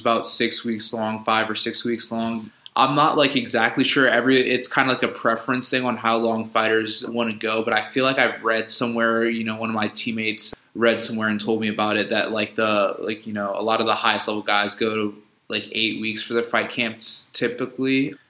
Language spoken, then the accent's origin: English; Columbus, Ohio, United States; now in Houston, United States; So I'm actually in Houston, Texas right now. I'm from Columbus, Ohio.